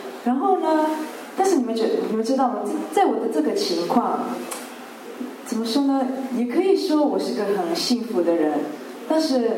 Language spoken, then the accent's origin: Chinese; Rome, Lazio, Italy; 我是在这里出生长大，在罗马，然后我的爸爸妈妈是可以说是第一批的华人来到意大利，他们是80年代的移民到意大利。